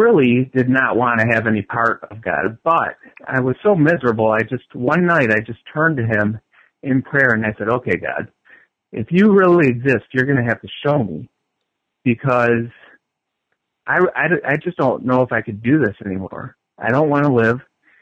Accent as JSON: {"language": "English", "town": "Detroit", "region": "Michigan", "country": "United States", "tie": "born there", "said": "Yeah, well, I was born in Detroit, Michigan, in Metro Detroit, and I was baptized a Catholic."}